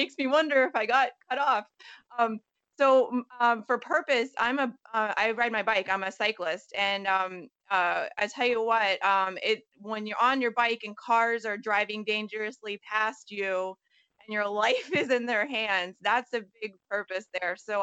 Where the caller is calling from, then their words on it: New York, United States; Long Island.